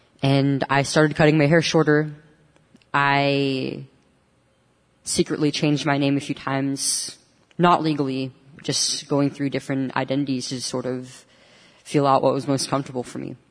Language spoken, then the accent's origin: English; Manteca, California, United States; I'm from Manteca, and I started seeing a therapist here in Modesto, Kaiser.